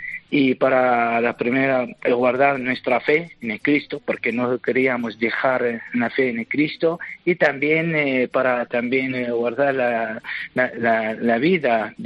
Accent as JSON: {"language": "Spanish", "town": "Qaraqosh", "region": "Nineveh", "country": "Iraq", "second_language": "Spanish", "moved": "yes", "said": "Pues cuando salíamos de mi ciudad, soy de Karakosh, nos refugiamos en Erbil, que es la capital del Kurdistán iraquí"}